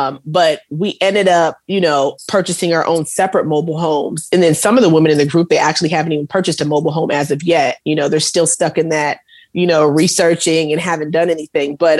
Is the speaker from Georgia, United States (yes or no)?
yes; Atlanta, Georgia, United States; So I was like, yeah, I'm from Atlanta too.